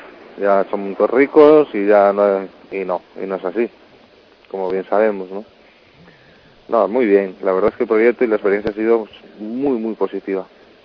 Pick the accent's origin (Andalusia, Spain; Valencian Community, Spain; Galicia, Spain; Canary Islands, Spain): Galicia, Spain; Yo como gallego, eso se lo decía aquí a un amigo hoy, ayer, no sé.